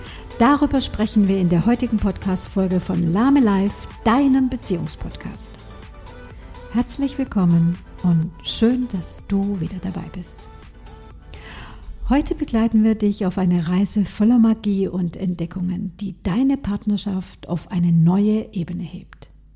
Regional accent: Baden-Württemberg, Germany; Bei uns in Baden-Württemberg heißt Schäumle.

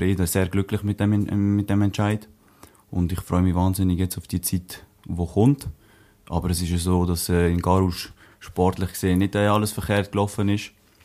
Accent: Liestal, Basel-Landschaft, Switzerland; Aus der Region bin ich natürlich, aus dem Baselland. Ich bin in Liestal damals irgendwann einmal geboren und werde jetzt dann im Februar 29.

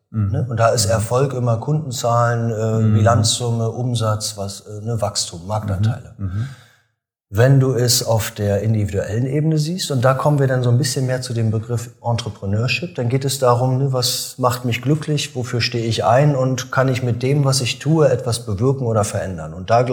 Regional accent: East Germany, Germany; Ich komme ja aus dem Osten.

